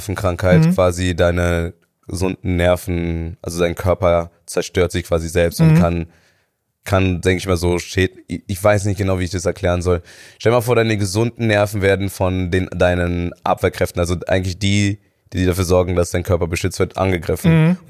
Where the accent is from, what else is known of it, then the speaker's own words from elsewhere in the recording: North Rhine-Westphalia, Germany; Ich komme aus NRW, ich kann jederzeit switchen.